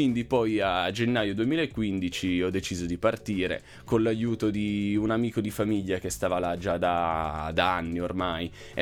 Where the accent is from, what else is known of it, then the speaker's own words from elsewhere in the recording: Piedmont, Italy; nato qua, comunque in Val di Susa, cresciuto in Val di Susa.